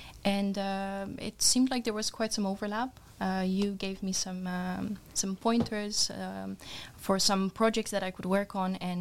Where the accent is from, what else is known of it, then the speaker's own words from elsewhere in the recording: Romania; moved away as an adult; I was born and raised in Romania, and I lived there till 2019, where I moved here to study initially civil engineering.